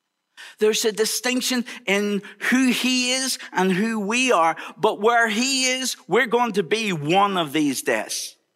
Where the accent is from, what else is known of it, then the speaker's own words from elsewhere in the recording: Ireland; We're just going to choose one because I'm from Ireland.